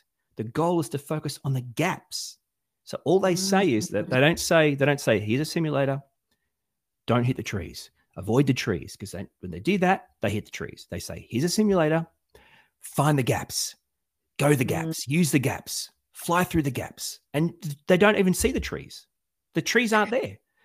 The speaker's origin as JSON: {"language": "English", "country": "Australia", "said": "God knows, I'm from Australia. We catch balls, mate."}